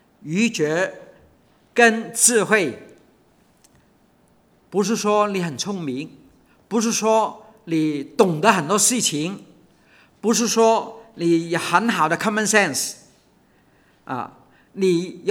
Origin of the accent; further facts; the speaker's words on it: China; 我们中国人所谓的听话很有意思。